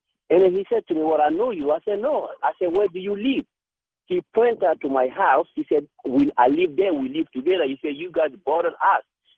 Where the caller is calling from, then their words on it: Northern Territory, Australia; I'm calling you from Northern Territory in Australia, where it is actually 4:48 p.m. Saturday.